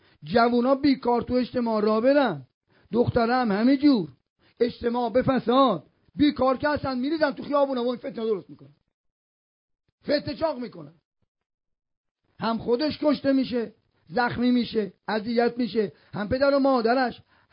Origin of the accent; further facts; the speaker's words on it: Isfahan, Iran; now in Qom, Iran; من بچه اصفهانم ولی 43 سال قومم